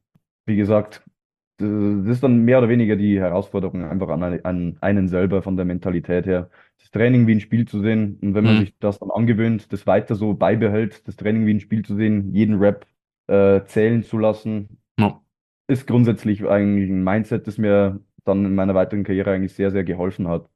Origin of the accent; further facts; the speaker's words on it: Bavaria, Germany; Wenn die Leute fragen, wo ich her bin, eigentlich im Ausland, dann sage ich, ich bin aus Bayern und nicht aus Deutschland.